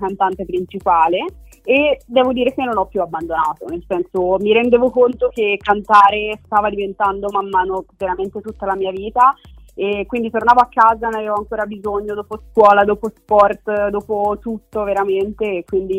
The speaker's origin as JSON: {"language": "Italian", "town": "Milan", "region": "Lombardy", "country": "Italy", "said": "ho 23 anni e vengo da Milano."}